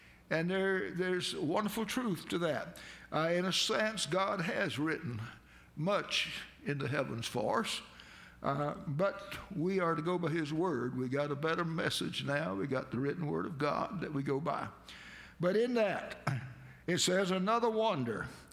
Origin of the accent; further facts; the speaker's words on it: United States; And I'm an American. I'm proud of our image and all.